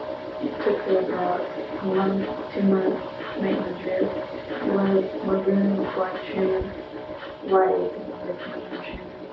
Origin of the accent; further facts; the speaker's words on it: Huntsville, Alabama, United States; also born or lived in Meridian, Mississippi; now in Philadelphia, United States; I was born in Meridian, Mississippi. I lived there in Meridian for 1 year. Then I moved to Huntsville, Alabama, where my father worked as a mechanical engineer on the Bessemer Marshall. So I stayed out there for 15 years before coming here to Philadelphia, where I now live.